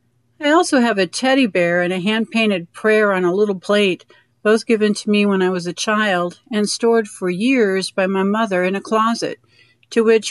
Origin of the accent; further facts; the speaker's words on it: Dodge City, Kansas, United States; from Dodge City, Kansas